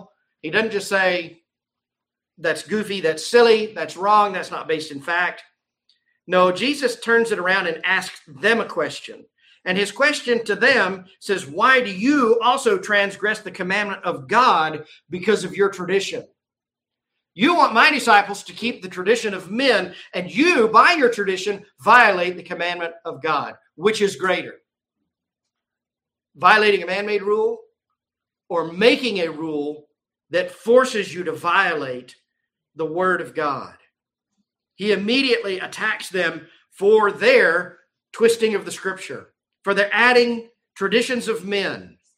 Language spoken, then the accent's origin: English; Texas, United States; I grew up in Texas. I drank out of water hose.